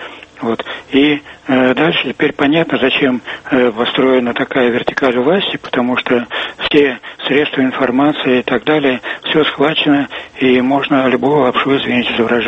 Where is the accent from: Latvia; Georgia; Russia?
Russia; Moscow; Значит, вот я москвич, значит, в Москве